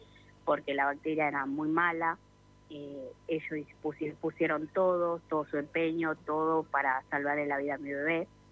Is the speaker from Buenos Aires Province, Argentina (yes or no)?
yes; Moreno, Buenos Aires Province, Argentina; Yo soy de Moreno.